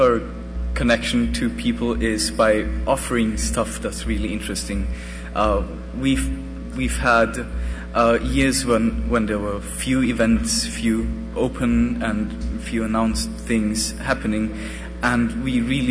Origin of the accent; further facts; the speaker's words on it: Vienna, Austria; I'm from Vienna, so I'm jet-lagged.